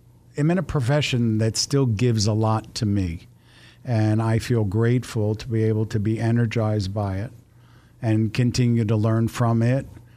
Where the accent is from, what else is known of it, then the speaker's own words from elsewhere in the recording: Pennsylvania, United States; also born or lived in Los Angeles; I grew up in Philadelphia's Main Line.